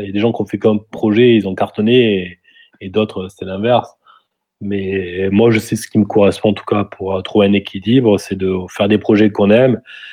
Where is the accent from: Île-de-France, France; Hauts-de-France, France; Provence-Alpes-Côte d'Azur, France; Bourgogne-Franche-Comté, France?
Provence-Alpes-Côte d'Azur, France; Marseille; Moi, je viens de Marseille, comme ça peut s'entendre peut-être, où j'y suis actuellement.